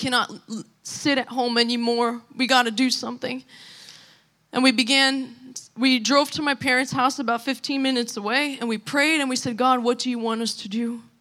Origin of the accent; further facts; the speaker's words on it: Russia; We would say, we're from Russia